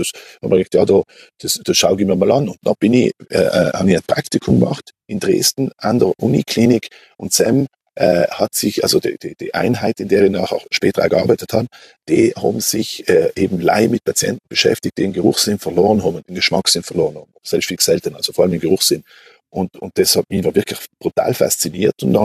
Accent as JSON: {"language": "German", "town": "Merano", "region": "Trentino-Alto Adige", "country": "Italy", "also_born_or_lived": "Vienna, Austria", "moved": "as an adult"}